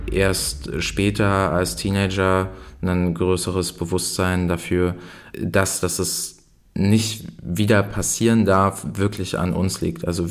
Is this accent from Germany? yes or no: yes; Germany; Ich bin als Deutscher und Europäer mit der scheinbaren Gewissheit von Demokratie und Freiheit aufgewachsen